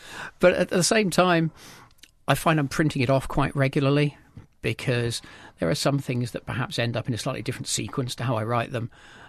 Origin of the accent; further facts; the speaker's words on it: Wansford, East of England, United Kingdom; also born or lived in Bristol; Well, I kind of grew up half in Wansford and half in Bristol because my mum came from Peterborough originally